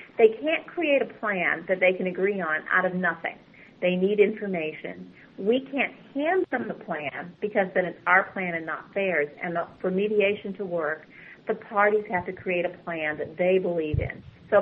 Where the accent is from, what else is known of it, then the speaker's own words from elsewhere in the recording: Cleveland, Ohio, United States; moved away as an adult; also born or lived in Chicago, United States / Minneapolis, United States / Omaha, United States; now in Dallas, United States; I grew up in the Cleveland, Ohio area, went to law school there at Cleveland Marshall, started practicing in Chicago, then we moved to Minneapolis, St. Paul for a few years